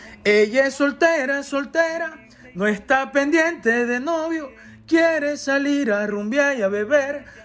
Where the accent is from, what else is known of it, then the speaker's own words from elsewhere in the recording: San Diego, Cesar, Colombia; now in Santa Marta, Colombia; Yo soy de San Diego, Cesar, pero tengo ya algunos años de estar viviendo en la ciudad de Santa Marta.